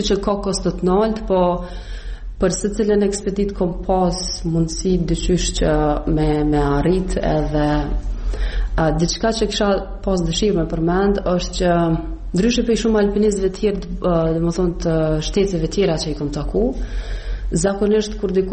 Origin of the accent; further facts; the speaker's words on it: Kosovo; Jemi tre persona nga Kosova që i kemi arrit në të njëjtën datë